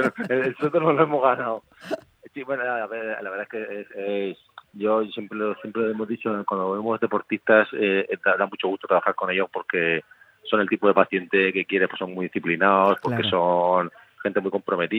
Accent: Murcia, Region of Murcia, Spain; yo, pues ya sabes que soy de Murcia toda la vida

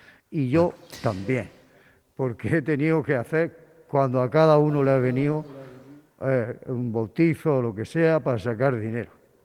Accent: Puerto Lumbrera, Region of Murcia, Spain; Yo soy de Puerto Lumbrera y mi hermano se asustó y me dijo, vente aquí.

